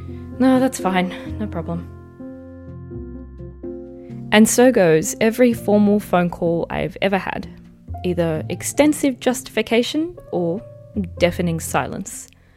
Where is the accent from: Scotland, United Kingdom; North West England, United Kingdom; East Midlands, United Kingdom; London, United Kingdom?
Scotland, United Kingdom; Glasgow; born there; I was born in Glasgow, Scotland. My parents gave me an Irish name